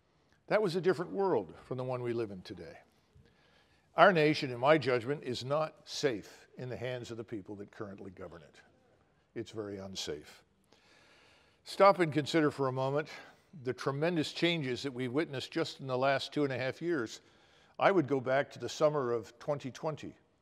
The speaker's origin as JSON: {"language": "English", "town": "Philadelphia", "region": "Pennsylvania", "country": "United States", "tie": "born or raised there", "said": "I grew up in North Philadelphia, and I was really raised in an area that was, interestingly enough, full of Ukrainians."}